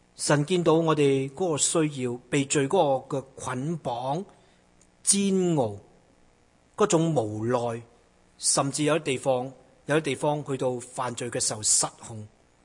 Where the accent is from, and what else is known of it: China